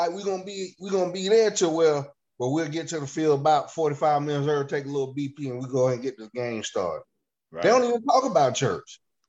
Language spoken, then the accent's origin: English; South Carolina, United States; Because if, like Todd, we grew up in Newberry County, where every Saturday, Sunday, it was baseball.